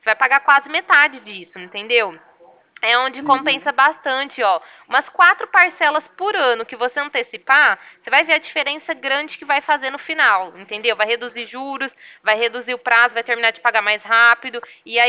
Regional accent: Ribeirão Preto, São Paulo, Brazil; Eu sou daqui de Ribeirão Preto, estado de São Paulo.

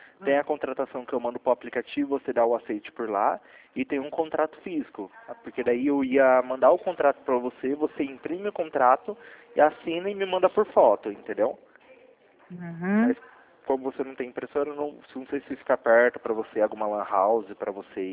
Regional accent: Campinas, São Paulo, Brazil; Eu sou aqui de Campinas, São Paulo.

